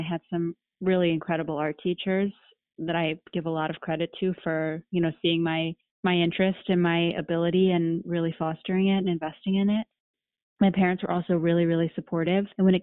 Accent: Pennsylvania, United States; also born or lived in New York City; a series about refugee children who were resettling in my hometown in Pennsylvania, where I was actually living at the time.

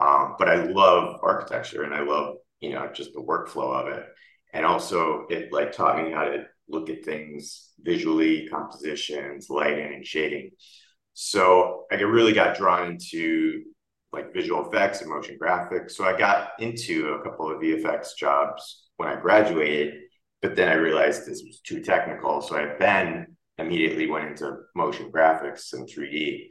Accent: Connecticut, United States; And then I then had to go back to where I grew up in Connecticut for family reasons.

